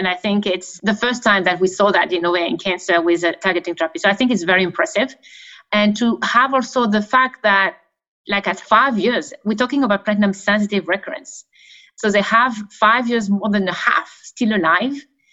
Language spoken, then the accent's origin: English; Canada; I'm very biased because I'm from Canada.